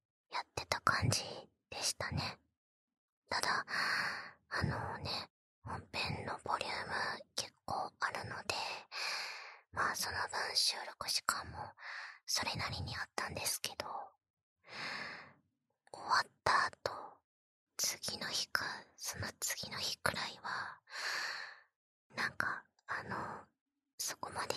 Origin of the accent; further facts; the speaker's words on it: Osaka, Japan; 私はもうね、そこの出身なんで、西の出身なんで、